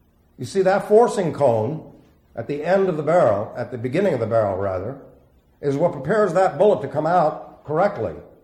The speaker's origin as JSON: {"language": "English", "region": "New York", "country": "United States", "said": "It's flaw, by the way, not floor. I know I'm from New York, but it's flaw. I've learned how to speak Arizonan."}